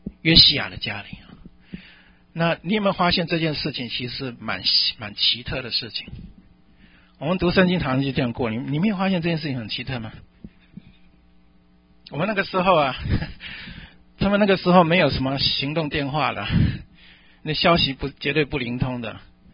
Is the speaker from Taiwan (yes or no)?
no; China; 到今天也一样，我们中国人讲说什么钱不露白嘛，是吧？